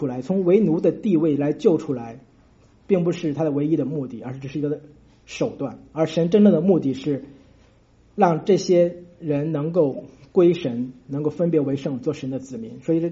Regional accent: China; 哎，神为什么会选以色列人而没有选我们中国人？

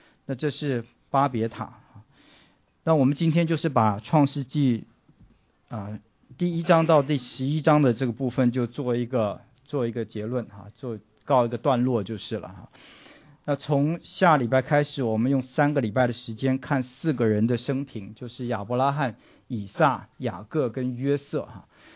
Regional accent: China; 所以有时候我们就猜测说我们中国人是这个闪的后代哈。

